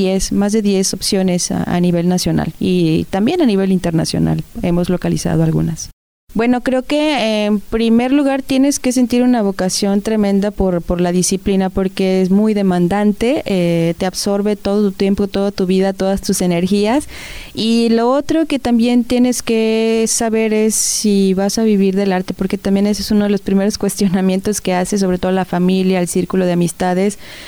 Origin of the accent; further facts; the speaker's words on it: Zapopan, Jalisco, Mexico; porque yo soy originaria de Zapopan, Jalisco.